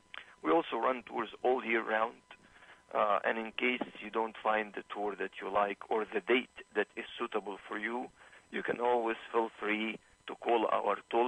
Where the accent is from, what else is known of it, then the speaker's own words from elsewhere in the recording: Egypt; now in United States; Well, originally I'm from Egypt, and I moved to the U.S. in 1995.